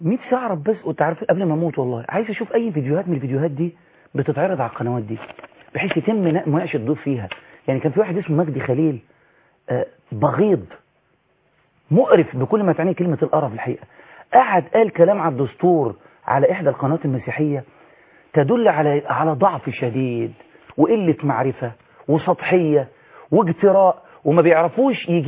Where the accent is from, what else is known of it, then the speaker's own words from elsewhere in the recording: Egypt; احنا كلنا مصريين, تجمعنا ارض واحده من الاف السنين